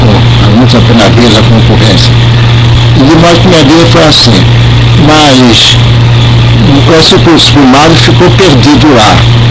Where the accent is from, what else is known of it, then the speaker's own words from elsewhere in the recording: Rio de Janeiro, Brazil; born there; nasci na Rua dos Coqueiros, em Catumbi, na saída do atual túnel, em 5 de julho de 1914. … portuguesa.